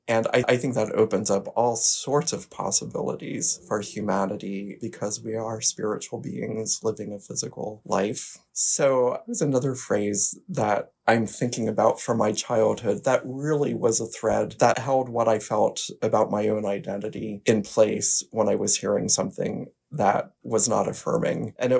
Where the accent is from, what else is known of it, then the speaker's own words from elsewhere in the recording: Pennsylvania, United States; now in Blue Hill, United States; I grew up in Pennsylvania in a farming community, and I am the first in my family to go on to higher education.